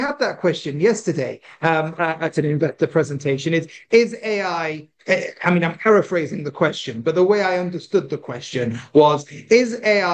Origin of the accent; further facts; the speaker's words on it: United Kingdom; First of all, we're a British company. I'm a British entrepreneur, so London's a sort of natural choice.